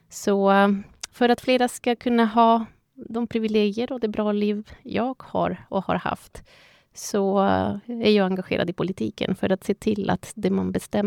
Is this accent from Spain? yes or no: yes; Zaragoza, Aragon, Spain; Swedish is a second language; moved away as an adult; now in Åkersberga, Sweden; som sagt. Och jag är född i Spanien och uppvuxen. Flyttade till Sverige 98. Det kan ni räkna att jag har precis fyllt 50. Så jag har bott längre i Åkersberga, för jag flyttade direkt från min hemstad då, i Spanien